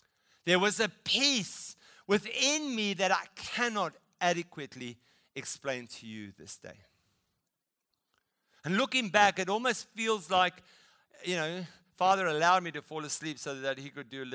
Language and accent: English; South Africa; now in Perth, Australia; Pauline and I, we came from South Africa. We felt God lead us. We're in Perth at Riverview Bible College.